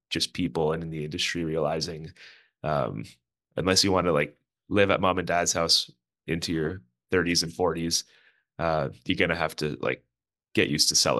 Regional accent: Azilda, Ontario, Canada; I grew up in Isilda, Ontario, a little town part of Sudbury.

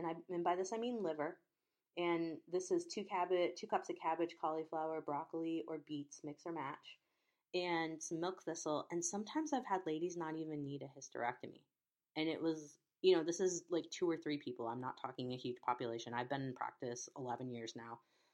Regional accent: Chicago, Illinois, United States; I grew up in Chicago. Fish is hard for me.

